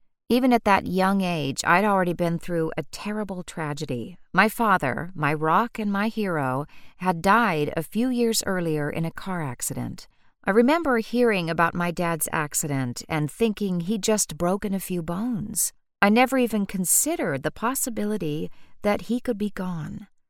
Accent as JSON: {"language": "English", "town": "Lafayette", "region": "Louisiana", "country": "United States", "tie": "born or raised there", "said": "we moved from my hometown of Lafayette to Monroe, Louisiana."}